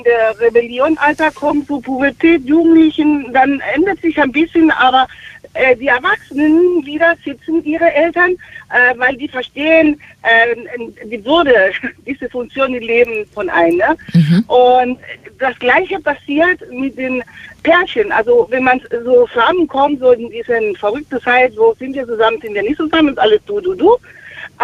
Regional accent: Chile; also born or lived in East Germany; now in Germany; Aber in meiner Heimat, ich komme aus Chile, ist das besonders in familiäre, innige Verhältnisse ein bisschen anders.

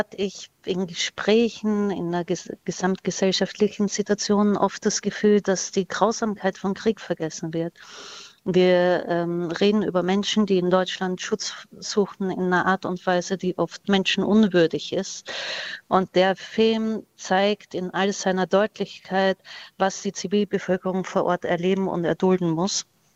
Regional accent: Austria; now in Germany; ich selber bin Österreicherin und in einer sehr sicheren, heilen Welt aufgewachsen

